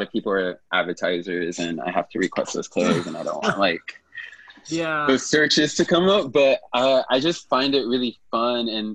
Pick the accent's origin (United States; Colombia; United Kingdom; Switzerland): United States; Washington, District of Columbia; now in New York, United States; Our nation's capital. DC area, but I've been in New York for 16 years as of last month.